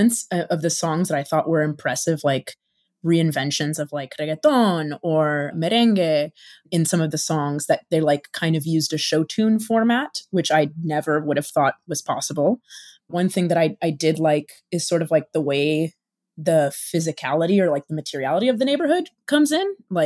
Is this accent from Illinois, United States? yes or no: yes; Chicago, Illinois, United States; So I grew up in Chicago